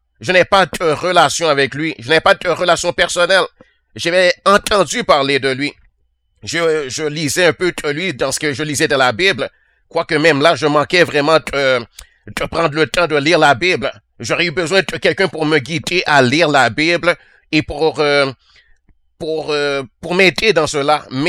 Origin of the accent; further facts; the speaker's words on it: Canada; je suis du Canada, je vis au Québec dans les environs de Montréal. Je suis d'une famille de 5 enfants.